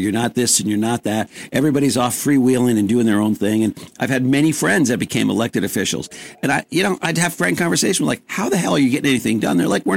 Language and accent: English; Hadley, New York, United States; born there; now in Saratoga, United States; I mean, I wasn't born here. I was born in Hadley, but I got here as fast as I could.